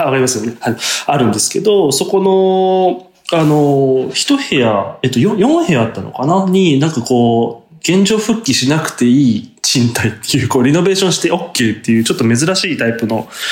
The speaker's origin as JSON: {"language": "Japanese", "town": "Takaoka", "region": "Toyama", "country": "Japan", "moved": "as an adult", "said": "僕自身は、自己紹介すると富山出身の、富山の高岡というところが出身なので、うん、まあ、おのぼりさんで、その大学に、の時に上京したっていう感じだったんですね。"}